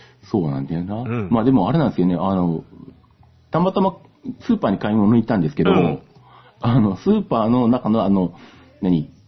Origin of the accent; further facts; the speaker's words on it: Nagoya, Aichi, Japan; まあ僕が生まれ育った名古屋だともう本当に小学生の頃からこの、まあ旧東海大地震